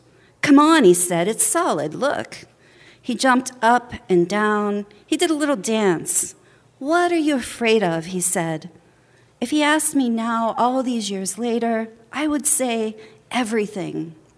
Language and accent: English; Pittsburgh, Pennsylvania, United States; I mean, I'm from Pittsburgh, but I came to be back to be a writer